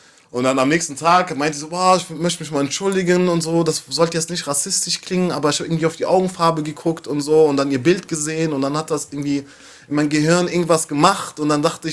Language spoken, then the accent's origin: German; Waiblingen, Baden-Württemberg, Germany; born there; Ich bin ein Weibling geboren, also hier von Stuttgart eigentlich. Meine Mom ist aus Iran und mein Vater ist aus Kongo. Quasi Schwarzer und Kanake in einem.